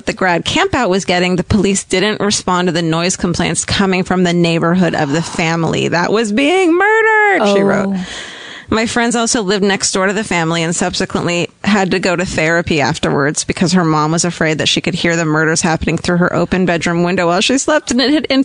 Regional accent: Victoria, British Columbia, Canada; I am from Victoria, BC in Canada, British Columbia, right?

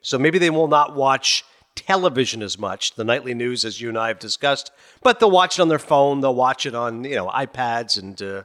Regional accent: Canada; I'm okay being Canadian, but yeah, South Asian forces have been definitely exploited.

